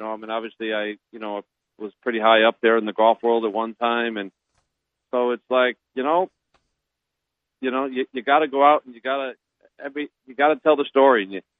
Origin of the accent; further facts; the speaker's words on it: Connecticut, United States; it's an honor to be recognized in, you know, my home state, you know, where I grew up in Connecticut.